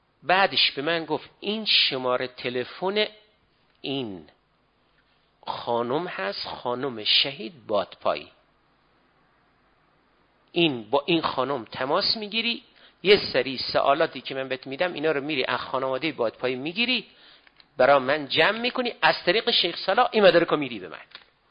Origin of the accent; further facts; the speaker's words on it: Rabor, Kerman, Iran; گفتم اهل رابور اهل کرمان، روستاشون هم اتفاقا چسبیده به روستای همون روستای ما